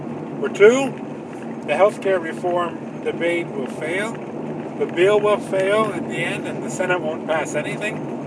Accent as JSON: {"language": "English", "country": "United States", "tie": "born or raised there", "lives_now": "Hungary", "said": "I'm currently living in the Hungarian, or in the European country of Hungary, excuse me. But I was born and raised in America. I am a very patriotic American."}